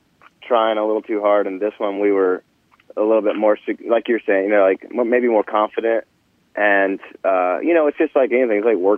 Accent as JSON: {"language": "English", "town": "Nashville", "region": "Tennessee", "country": "United States", "tie": "born or raised there", "said": "Growing up in Nashville, man. You know, I was born here"}